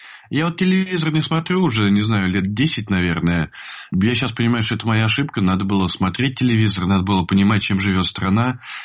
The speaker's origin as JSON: {"language": "Russian", "country": "Ukraine", "also_born_or_lived": "Russia", "said": "Я украинец, и от этого никуда не деться, да? От того, что я родился в России, я не стал русским."}